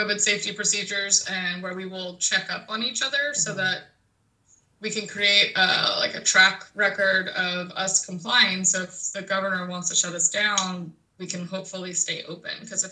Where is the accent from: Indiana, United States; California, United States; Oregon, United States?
California, United States; San Francisco; It would be a tiki bar just because growing up in San Fran and like going to Smuggler's Cove all the fucking time.